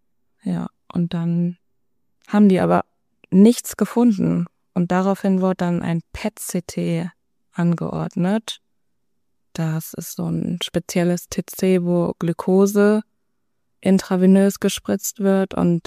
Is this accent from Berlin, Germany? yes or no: no; Viersen, North Rhine-Westphalia, Germany; Nee, ich komme aus Viersen. Und das war auch alles hier in Viersen.